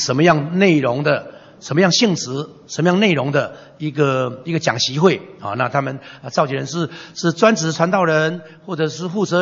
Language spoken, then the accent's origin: Chinese; China; 自传就是我们中国人自己传，境外人士你不能到我们这里来做传教士啊